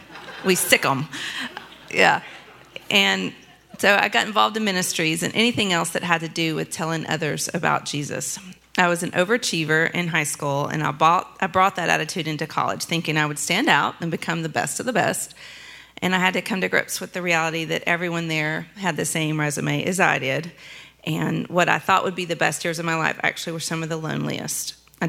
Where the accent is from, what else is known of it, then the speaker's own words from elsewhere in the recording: Texas, United States; also born or lived in Beaumont, Texas; I was born in Beaumont, Texas, far from Austria, in 1970, and grew up in East Texas with both of my parents and older brother who were Bible-believing Christians.